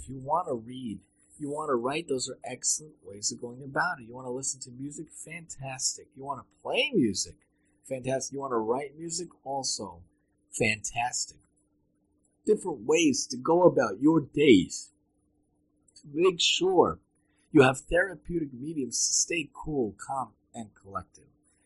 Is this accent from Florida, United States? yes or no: no; Staten Island, New York, United States; The paper growing up, I believe, had it, the Staten Island Advance. I'm from Staten Island.